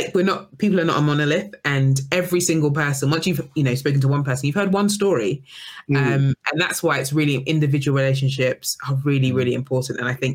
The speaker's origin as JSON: {"language": "English", "region": "South East England", "country": "United Kingdom", "tie": "born or raised there", "said": "I didn't grow up in London. I grew up in Kent. I'm very proud, but I'm from Kent."}